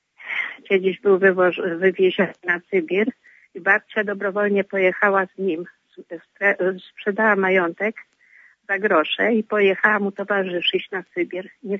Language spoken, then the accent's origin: Polish; Lublin Voivodeship, Poland; now in Słupsk, Poland; Ja dzwonię prawie ze Słupska, a pochodzę z Lubelskiego. Między Rozwadowem a Kraśnikiem.